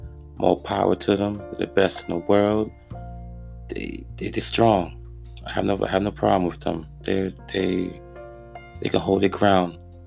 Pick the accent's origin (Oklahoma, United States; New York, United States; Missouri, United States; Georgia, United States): New York, United States; Staten Island; also born or lived in Antigua; Well, I was born in Antigua, but raised in Staten Island, New York. Been here since 1996.